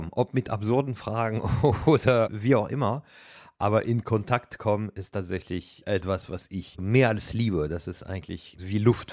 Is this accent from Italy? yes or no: no; Paris, Île-de-France, France; Also ich bin in Paris geboren und auch aufgewachsen.